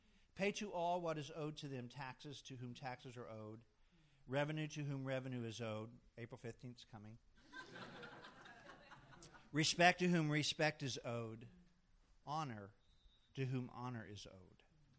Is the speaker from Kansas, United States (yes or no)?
yes; Kansas, United States; I was from Kansas, and I grew up in a little country church, and I hated it